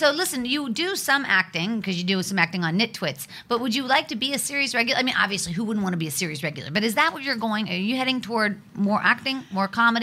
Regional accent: Pittsburgh, Pennsylvania, United States; Yeah, no, I'm from Pittsburgh.

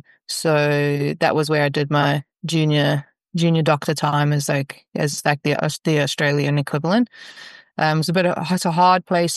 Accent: Johannesburg, Gauteng, South Africa; I grew up in Johannesburg, so I studied medicine there as a postgraduate student.

